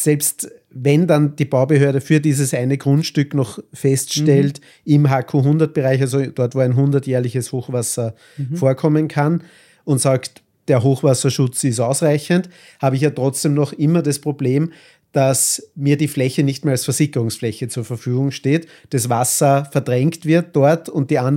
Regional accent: Hollabrunn, Lower Austria, Austria; In meiner Heimatgemeinde in Hollerbrunn ist ein Fall

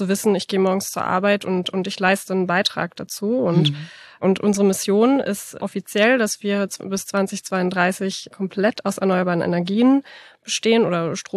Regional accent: Berlin, Germany; Gerade für mich als Berlinerin

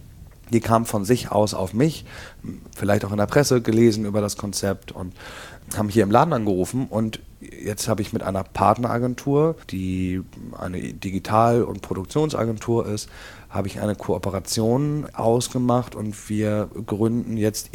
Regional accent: Hamburg, Germany; ich komme selber hier aus Eppendorf oder wohne jetzt eine lange Zeit schon hier. Ich kenne die Gegend

